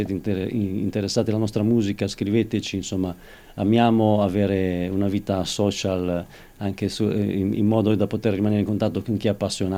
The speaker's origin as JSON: {"language": "Italian", "town": "Savona", "region": "Liguria", "country": "Italy", "said": "Noi veniamo tutti da Savona in Liguria"}